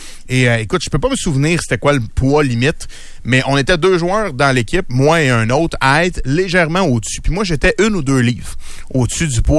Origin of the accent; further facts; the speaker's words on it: Quebec, Canada; Moi, je viens de la Rive-Sud de Montréal.